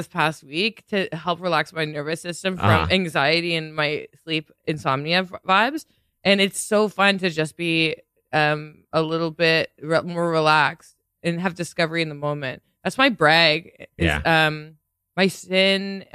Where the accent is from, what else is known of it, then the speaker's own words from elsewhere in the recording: Toronto, Ontario, Canada; I'm from Toronto